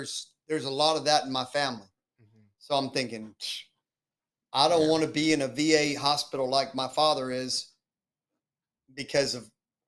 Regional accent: Mexico; because I have a palate from Mexico, because I grew up in Mexico as a child with my grandma in the kitchen.

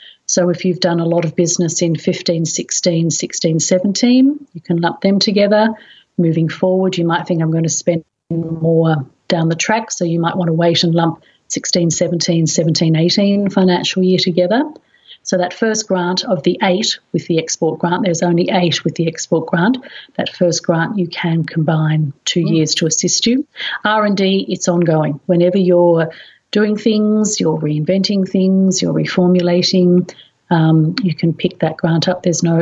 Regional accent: Sydney, New South Wales, Australia; now in Melbourne, Australia; I'm originally from Sydney, living in Melbourne now.

